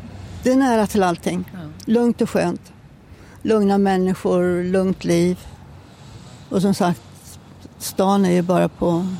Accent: Sundsvall, Västernorrland County, Sweden; moved away as an adult; also born or lived in England; då flyttade vi tillbaka till Sundsvall ett tag. Men sen så flyttade hela pappas familj ner till Stockholm. Och mammas familj stannade kvar här på Alnön och i Sundsvall. Och där växte jag upp och gick i skola.

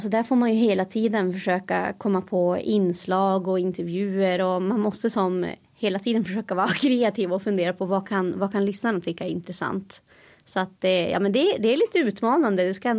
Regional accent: Norrbotten County, Sweden; jag kommer ju från Norrbotten från början och sen har jag bott lite här och där. Men är uppvuxen på landet med en liten familj, väldigt lugn miljö.

